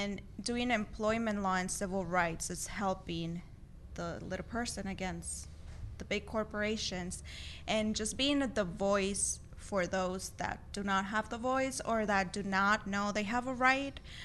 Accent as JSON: {"language": "English", "town": "El Paso", "region": "Texas", "country": "United States", "first_language": "Spanish", "second_language": "English", "said": "So I'm originally from El Paso, Texas, and I came here for law school. I actually went to KU."}